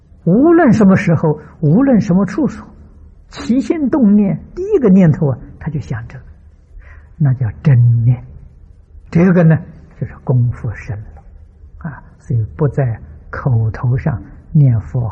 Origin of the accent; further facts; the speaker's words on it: China; 我们中国人常讲惦记，他心里头真的惦记，时时刻刻都不忘。